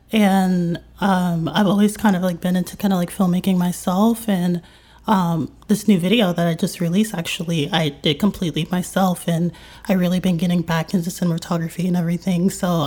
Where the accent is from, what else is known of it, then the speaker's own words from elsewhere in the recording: Las Vegas, Nevada, United States; now in Philadelphia, United States; who, you know, I'm originally from Vegas.